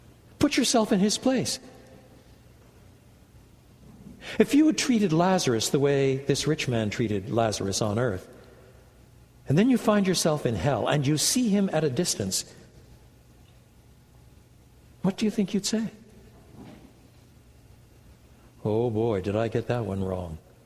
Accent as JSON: {"language": "English", "region": "French Canada", "country": "Canada", "tie": "born or raised there", "said": "I was brought up in French Canada"}